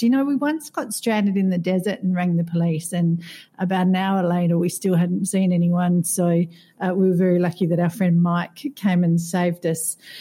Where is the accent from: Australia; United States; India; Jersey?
Australia; now in Qatar; I'm an Aussie expat based in Qatar.